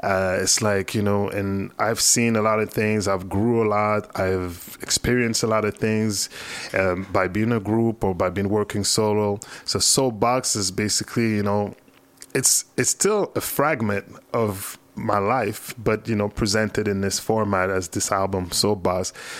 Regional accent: Montreal, Quebec, Canada; born there; I was born in Montreal, my parents are from Haiti, you know, I'm from the second generation, the wave of the second generation who came here, my father came here first.

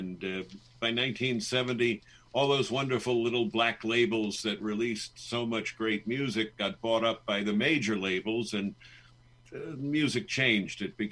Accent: New York, United States; Hey, I grew up in New York. I know cold.

